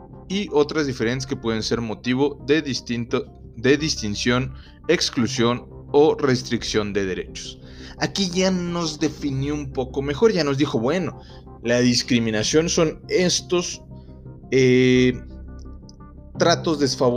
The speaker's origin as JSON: {"language": "Spanish", "country": "Mexico", "said": "por lo menos yo en mi país, México"}